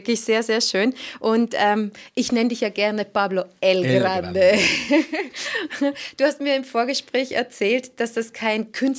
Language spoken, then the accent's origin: German; Switzerland; Ich komme ja aus der Schweiz.